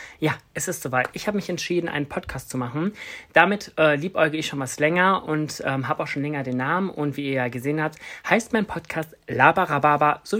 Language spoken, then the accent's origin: German; Bonn, North Rhine-Westphalia, Germany; born there; now in Cologne, Germany; Ich wohne in dem wunderschönen Köln. Ich bin gebürtiger Bonner, also gar nicht so weit von hier.